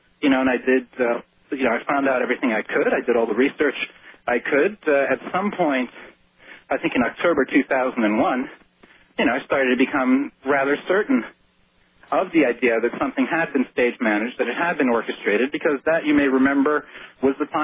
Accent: New York, United States; New York is my hometown, and I'm calling frantically to find out about family and such

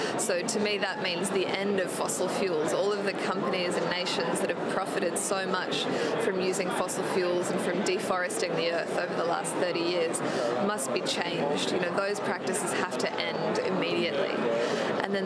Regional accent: Australia; moved away; I'm from Australia, but I've been living in Europe for the last year, and I had my 24th birthday on day 10 of the hunger strike

